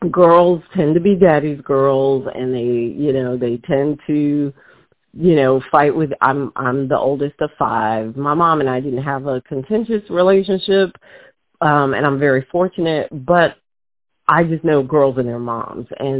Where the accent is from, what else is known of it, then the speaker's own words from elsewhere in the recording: Charleston, South Carolina, United States; because we're Southerners from Charleston